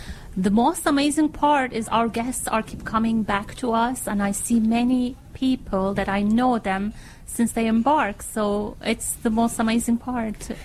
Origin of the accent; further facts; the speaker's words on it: Istanbul, Turkey; English is a second language; now in Kuşadası, Turkey; Well, I am from Istanbul, but a few years ago I moved to Kuşadası.